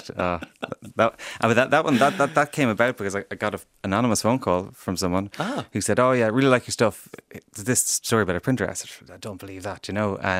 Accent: Ballyhaunis, Connacht, Ireland; I was like, "You know, I'm from Ballyhaunas," and his face just dropped.

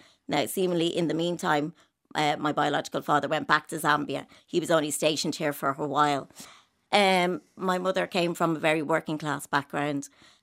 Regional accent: Dublin, Leinster, Ireland; born there; I was born in January 1974, way back then. I was actually born in St. Patrick's Children's Home, which was a Magdalene laundry.

